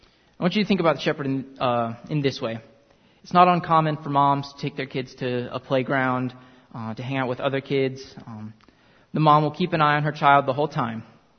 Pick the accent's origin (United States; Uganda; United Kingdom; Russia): Uganda; In fact, growing up in Uganda, my family had an African gray parrot.